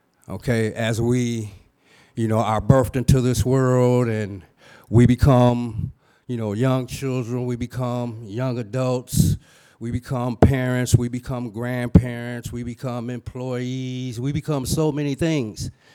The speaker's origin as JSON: {"language": "English", "town": "Saginaw", "region": "Michigan", "country": "United States", "moved": "as an adult", "lives_now": "Wisconsin, United States", "said": "I'm not originally from Wisconsin. I'm originally from Saginaw, Michigan. In the early 80s, I relocated to Madison, to Dane County, looking for a better life."}